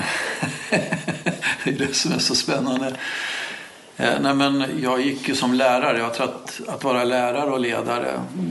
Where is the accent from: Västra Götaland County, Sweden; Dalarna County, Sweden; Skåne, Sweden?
Dalarna County, Sweden; Falun; also born or lived in Ljusdal / Timrå; jag är född i Falun, är dalmas, känner mig nog som dalmas, har sommarstuga i Svärdsjö som jag börjar på att bli mer och mer i.